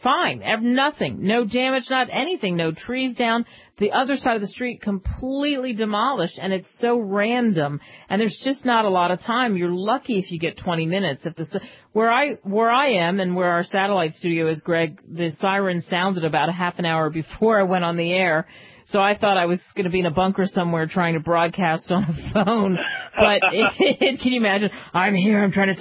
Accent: Texas, United States; As you know, growing up in Texas, not a lot of basement action in Texas.

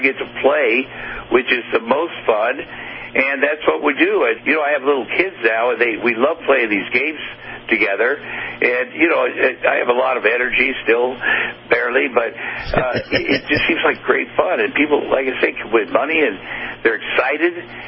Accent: Ottumwa, Iowa, United States; when I grew up in Ottumwa, Iowa

